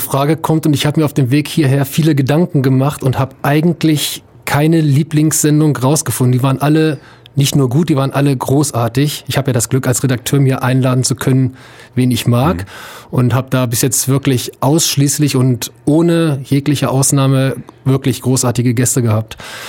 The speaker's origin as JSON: {"language": "German", "town": "Hildesheim", "region": "Lower Saxony", "country": "Germany", "lives_now": "Ulm, Germany", "said": "ich komme aus dem Norden und da aus Hildesheim, aus Hannover, da kenne ich so die richtige Musikszene."}